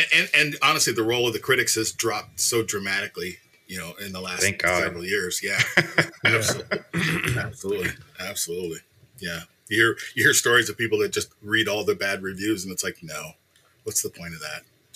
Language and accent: English; Canada; As a Canadian, I'd like to say it was the …